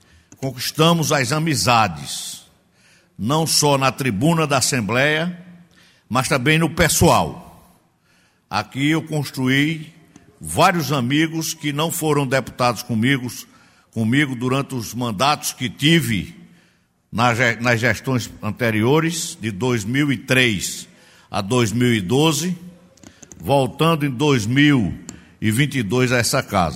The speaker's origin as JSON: {"language": "Portuguese", "town": "Garanhuns", "region": "Pernambuco", "country": "Brazil", "said": "Venho lá do Agreste Meridional, mais especial da nossa cidade de Garanhuns"}